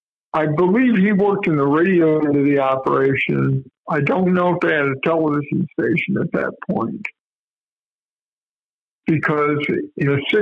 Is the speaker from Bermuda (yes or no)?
no; Muncie, Indiana, United States; No, he worked at WERK in Muncie, my hometown.